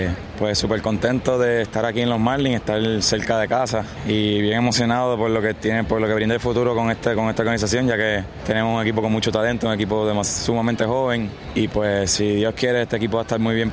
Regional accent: Puerto Rico; born there; Sí, y entonces el papá de mi papá es de La Habana, pero yo nací en Puerto Rico.

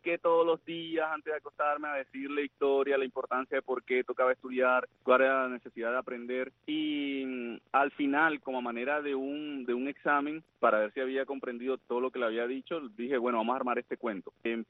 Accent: Barranquilla, Atlántico, Colombia; now in Cuba; nací en Colombia, en la ciudad de Barranquilla. Vine hace 22 años y me ubiqué en la ciudad de Jayalía, o sea que tengo mitad corazón colombiano y mitad corazón de Cuba.

